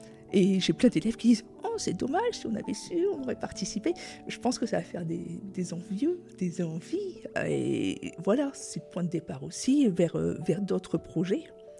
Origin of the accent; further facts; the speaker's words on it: Boulogne-sur-Mer, Hauts-de-France, France; born there; parce qu'en fait, je suis née à Boulogne-sur-Mer.